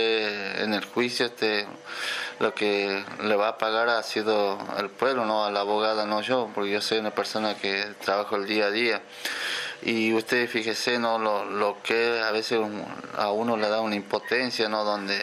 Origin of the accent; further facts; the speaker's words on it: Quimilí, Santiago del Estero, Argentina; yo soy de Quimilí, mis papás también eran de Quimilí